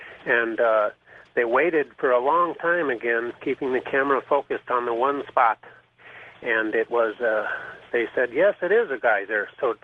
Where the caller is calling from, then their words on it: San Diego, California, United States; I'm in San Diego, and I've been trying to talk to Richard for years, but I finally got in.